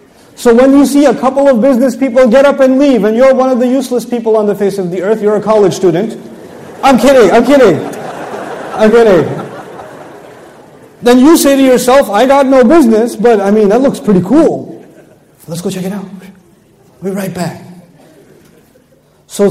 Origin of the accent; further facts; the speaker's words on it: Texas, United States; I come from Texas, we have gun expos, right? So we really do, by the way. We have gun expo.